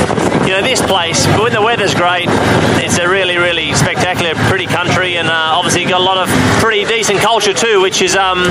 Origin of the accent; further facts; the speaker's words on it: Australia; Well, as an Australian